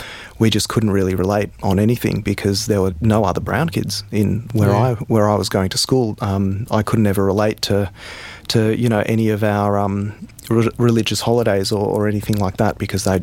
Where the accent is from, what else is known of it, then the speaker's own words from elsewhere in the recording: Gordon, New South Wales, Australia; So I grew up in Gordon. From in the 90s, actually, I just realised now I finished school in 2000, so purely in the 90s